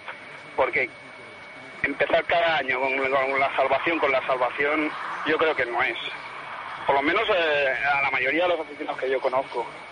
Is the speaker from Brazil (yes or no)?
no; Sant Feliu de Llobregat, Catalonia, Spain; now in Barcelona, Spain; De San Feliu de Llobregat. Ahora estoy en Sants, pero soy de San Feliu.